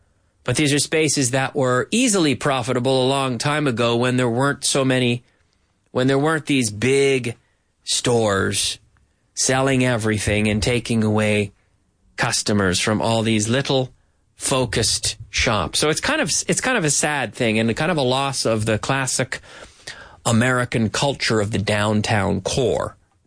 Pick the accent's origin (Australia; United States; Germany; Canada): Canada; that's what I see in my hometown in Canada now.